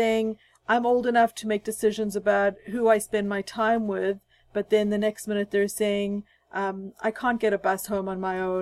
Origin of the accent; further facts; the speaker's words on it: South Africa; Because I grew up in South Africa, which was very conservative.